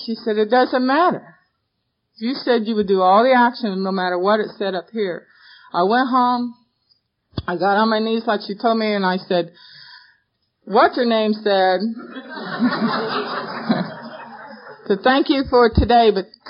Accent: Tulsa, Oklahoma, United States; And I said, I believe in God. I was raised in Tulsa.

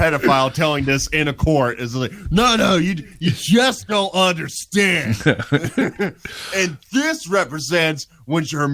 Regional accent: New Jersey, United States; You know, I'm like, I'm from Jersey. You Georgians don't understand.

